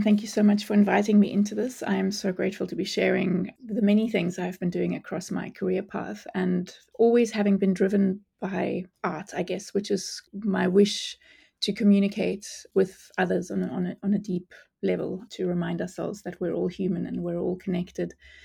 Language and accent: English; Namibia; born there; I was born in Namibia